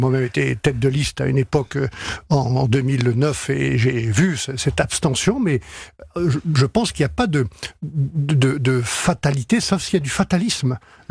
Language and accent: French; France